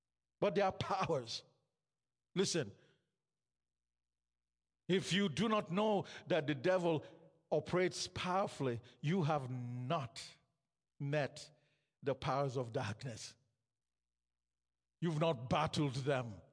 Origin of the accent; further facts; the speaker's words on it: Nigeria; I grew up in Nigeria. My early years as a Christian were in Nigeria